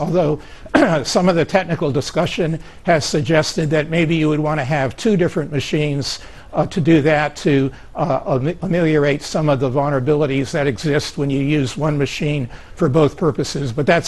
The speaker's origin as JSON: {"language": "English", "country": "United States", "said": "that I have as an American"}